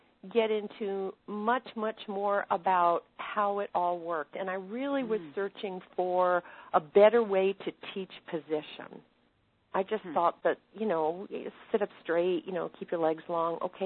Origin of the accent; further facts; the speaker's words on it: New York, United States; I grew up outside New York City, and I started riding when I was about 8.